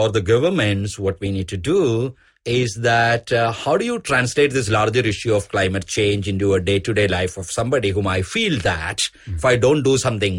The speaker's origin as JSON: {"language": "English", "town": "Palakkad", "region": "Kerala", "country": "India", "tie": "born or raised there", "said": "So as a kid, I grew up in the Western Ghats in Palghat."}